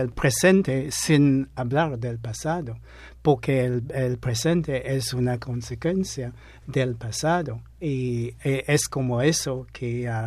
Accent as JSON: {"language": "Spanish", "country": "St. Vincent & Grenadines", "tie": "born or raised there", "said": "desde mi adolescencia notaba que en mi país, a San Vicente"}